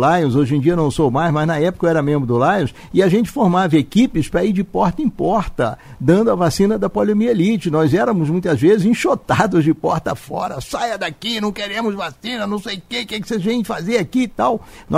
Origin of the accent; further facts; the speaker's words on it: Rio de Janeiro, Brazil; Eu sou oriundo do Rio de Janeiro